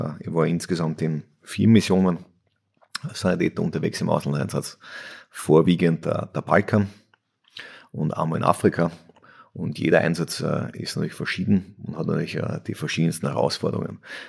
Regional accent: Austria; bei uns in Österreich als Beispiel für 40 Kilometer würden wir in Österreich, sagen wir zu Hause, eine Stunde vielleicht brauchen

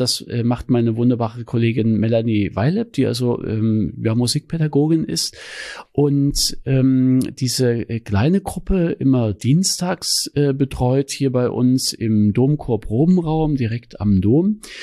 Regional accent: Chemnitz, Saxony, Germany; now in Magdeburg, Germany; Ich denke auch so ein bisschen an meine Heimatstadt Chemnitz dann zurück.

